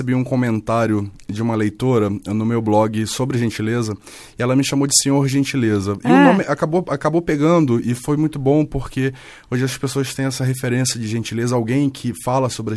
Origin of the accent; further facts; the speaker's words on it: Rio de Janeiro, Brazil; now in São Paulo, Brazil; Eu sou carioca, já sou paulista porque eu amo morar em São Paulo, amo a cidade, mas eu sou carioca de nascença.